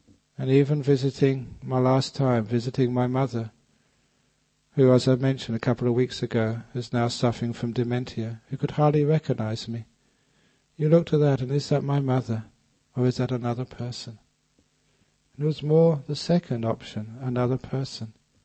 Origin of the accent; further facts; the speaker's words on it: London, United Kingdom; also born or lived in Thailand; It meant that no longer would I identify myself as being a Londoner, or even being English.